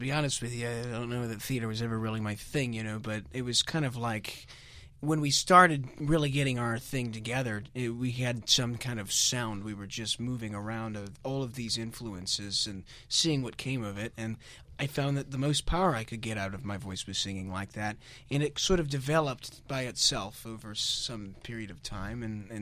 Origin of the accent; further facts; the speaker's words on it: Michigan, United States; We're from Michigan.